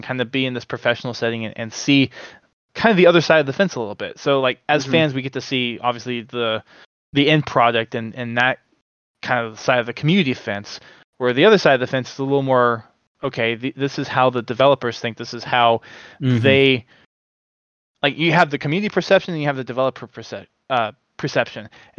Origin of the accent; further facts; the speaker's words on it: Houston, Texas, United States; Houston. My hometown.